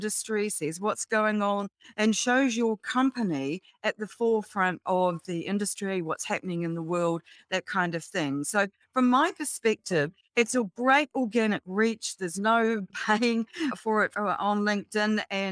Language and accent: English; New Zealand; by my accent, you'll know that I'm a Kiwi. So I'm based in New Zealand.